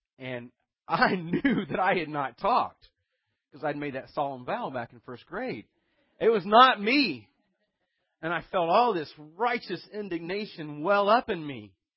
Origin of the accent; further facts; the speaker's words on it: Snellville, Georgia, United States; also born or lived in Atlanta; I was born in Atlanta. But I grew up out in the suburbs in a place called Snellville.